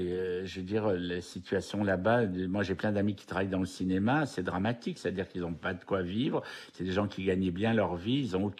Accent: Angers, Pays de la Loire, France; je la connais depuis assez longtemps, parce que je suis d'Angers.

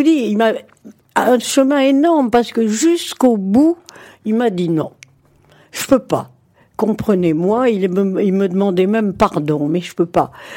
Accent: Tunisia; je l'ai vécu dans mon pays d'origine, en Tunisie.

